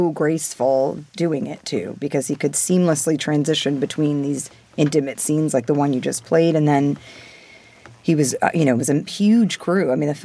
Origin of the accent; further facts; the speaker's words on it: New York City, New York, United States; I was a city kid. I was born and raised in Manhattan.